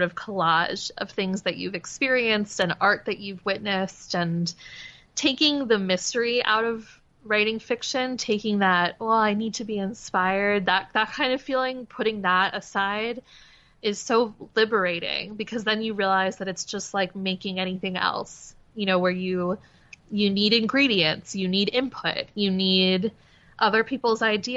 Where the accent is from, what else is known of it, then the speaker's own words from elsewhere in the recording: Demarest, New Jersey, United States; now in New York, United States; Yeah, I grew up in New Jersey, then went to college in Pennsylvania, then moved to the city, New York, right after college.